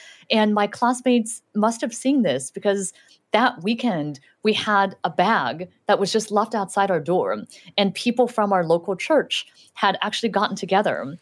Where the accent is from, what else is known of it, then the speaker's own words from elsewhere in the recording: China; English is a second language; now in United States; Well, I didn't speak English, and so that was certainly the biggest change, that I came to a new country and had to learn a new language.